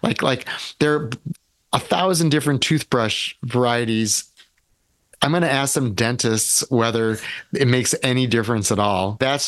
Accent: Evanston, Illinois, United States; I grew up in Evanston and I lived on, I knew the North Side pretty well, but I did not know the Southwest suburbs.

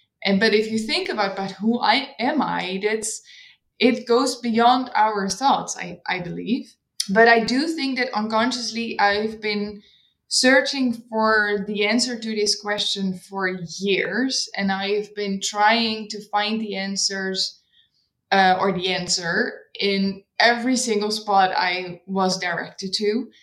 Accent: Netherlands; now in Berlin, Germany; which is sounds also very Dutch. So I'm from the Netherlands. I've been in Berlin like 3 years ago

